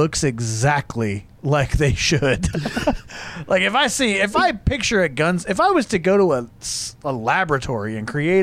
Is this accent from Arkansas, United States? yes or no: yes; Arkansas, United States; I grew up in Arkansas. I should know that.